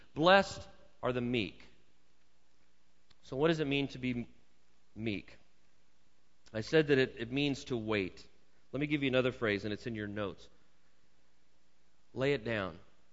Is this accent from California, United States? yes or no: yes; California, United States; as an American, as a man who lives, that was born and raised in a democracy, if you will, particularly in the state of California, that I have rights.